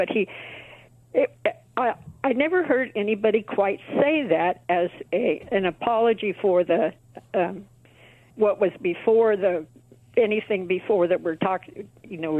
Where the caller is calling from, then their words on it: Yermo, California, United States; Yermo, California, which is near Barstow.